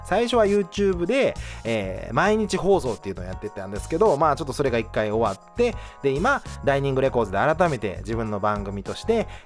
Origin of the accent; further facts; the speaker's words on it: Wakayama, Japan; moved away; 田舎から出てきたといえばですね、僕は絶対ね、田舎の和歌山県だったんですけど、和歌山で俺はずっとやるんだ、俺はもう地元で頑張るんですみたいな感じで